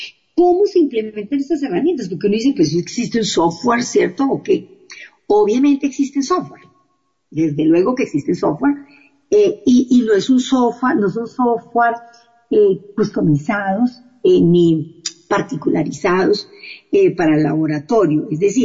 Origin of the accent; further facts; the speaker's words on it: Colombia; como es el caso en mi país, en Colombia, lo hablo específicamente en nuestro contexto